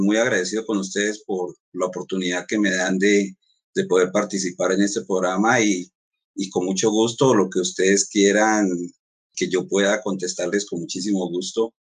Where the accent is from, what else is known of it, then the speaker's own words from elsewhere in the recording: Popayán, Cauca, Colombia; soy payanés, de padres y sí. Por allá, mi mamá de Boyacá, mi papá del norte del Cauca, pero nosotros con mi hermano sí somos patojos.